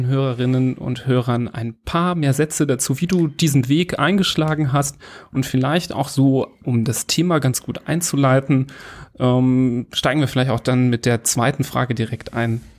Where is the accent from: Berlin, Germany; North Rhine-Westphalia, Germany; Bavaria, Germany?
North Rhine-Westphalia, Germany; Düsseldorf; Ja, wir kommen aus Düsseldorf, sind hier in der Kinderklinik tätig